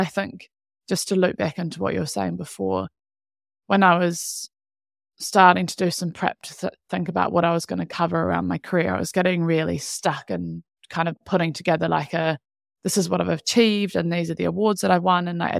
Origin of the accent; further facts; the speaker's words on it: United Kingdom; now in New Zealand; Grew up in the UK, which you can maybe tell through the accent. Sometimes people pick it up and think that I'm from Invercargill, but I'm actually from the UK. So born and bred there. Mum and dad moved us over to New Zealand back in 2002